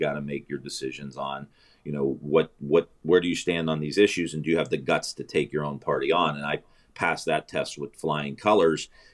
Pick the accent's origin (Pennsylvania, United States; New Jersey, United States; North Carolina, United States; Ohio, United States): Ohio, United States; Youngstown; When people hear that I'm from the Youngstown area, there's immediate rapport, because they know that I know what they've been through.